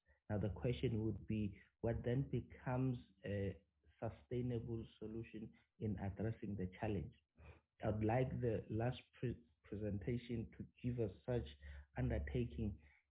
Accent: Vosloorus, Gauteng, South Africa; I am from Ekuruleni Vosloorus, so I am going to be a bit subjective in this matter.

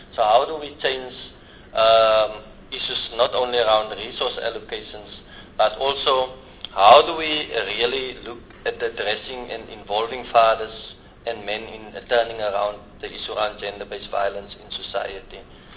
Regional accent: South Africa; as a society, as a South African society, we still need to build some evidence in the test case to ensure that both parents get 50-50 leave

